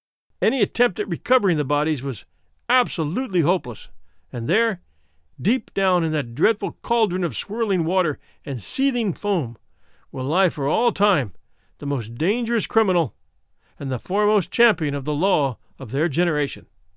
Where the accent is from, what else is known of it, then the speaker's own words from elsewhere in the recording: Australia; I am also Australian, but I know how to skip forward when I want to.